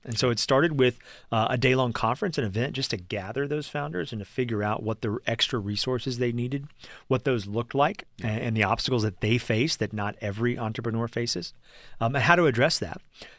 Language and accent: English; Nashville, Tennessee, United States; I grew up in Nashville, so one of those who's been here a long time